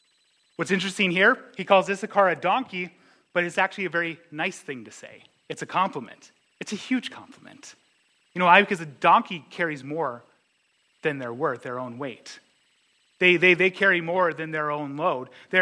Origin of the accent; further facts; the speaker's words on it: North Dakota, United States; I grew up in North Dakota, and there was something I noticed amongst my peers. Everybody hated living in North Dakota.